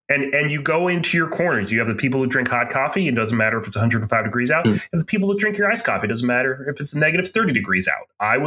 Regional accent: New England, United States; So we grew up in New England.

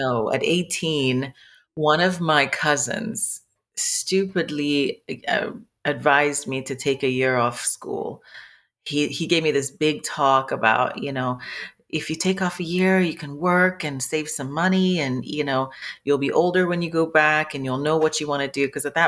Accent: Ghana; I'm Lebanese and Ghanaian mixed girl, born and raised in Ghana.

